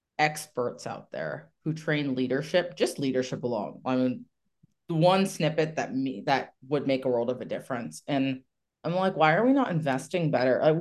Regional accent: Iowa, United States; I grew up in the Midwest.

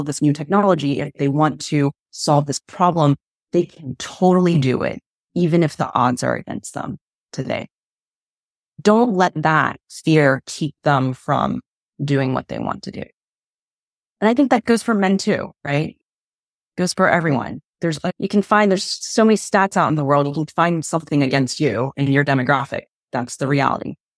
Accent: California, United States; as an American citizen growing up in Silicon Valley.

